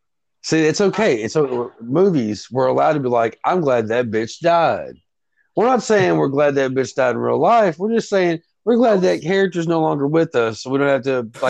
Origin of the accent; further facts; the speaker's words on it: Kentucky, United States; I'm from Kentucky, so sometimes I word things wrong.